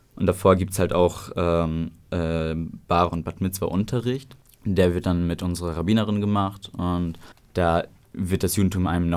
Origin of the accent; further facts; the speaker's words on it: Oldenburg, Lower Saxony, Germany; born there; Das ist ja auch meine Geburtsgemeinde. Ich bin auch hier in Oldenburg geboren. Und da ist halt der Bezug zum Judentum.